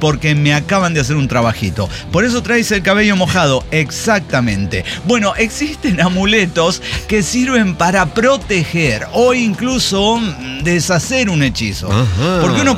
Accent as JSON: {"language": "Spanish", "country": "Mexico", "said": "porque soy mexicano"}